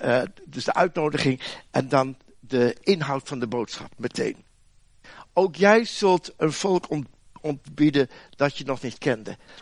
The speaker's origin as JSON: {"language": "Dutch", "country": "Netherlands", "said": "Ik blijf een Nederlander."}